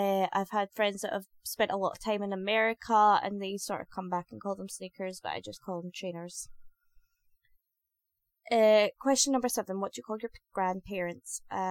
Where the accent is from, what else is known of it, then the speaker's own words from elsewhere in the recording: Scotland, United Kingdom; I am from Scotland. I was raised in the west of Scotland.